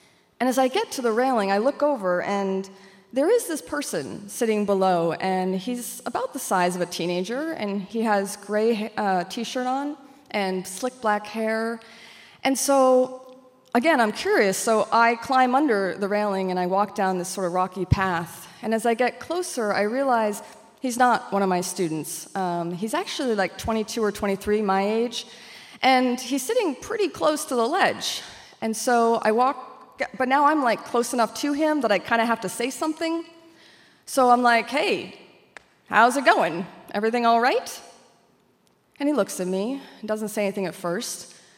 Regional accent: Maine, United States; I said, I'm from Maine. And they hired me.

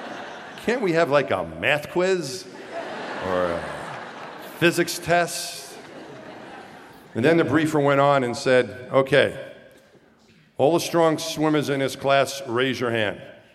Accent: Long Island, New York, United States; Although I grew up on Long Island and was surrounded by water my entire life, I didn't like swimming and I completely hated the water.

